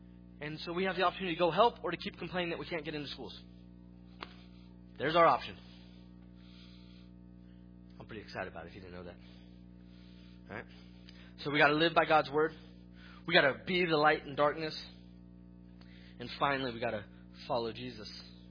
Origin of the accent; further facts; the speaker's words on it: Fresno, California, United States; I grew up in Fresno, and I was actually sharing with the deacons, and we got married in Fresno